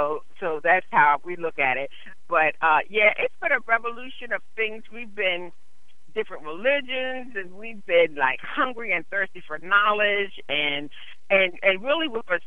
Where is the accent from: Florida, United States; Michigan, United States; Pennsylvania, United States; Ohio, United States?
Pennsylvania, United States; I'm from Central Pennsylvania, and I know for a fact they do it here.